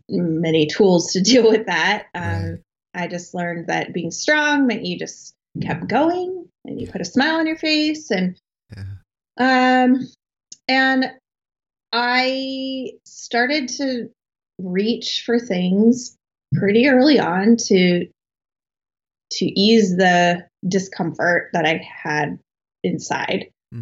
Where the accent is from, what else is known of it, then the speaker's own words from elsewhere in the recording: Colorado, United States; So I grew up I was born and raised in Colorado in like a small town south of Denver. Mm. I lived there all through my life.